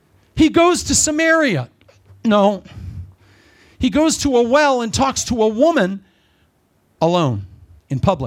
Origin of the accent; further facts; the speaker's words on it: Ankeny, Iowa, United States; I was raised in Ankeny, Iowa.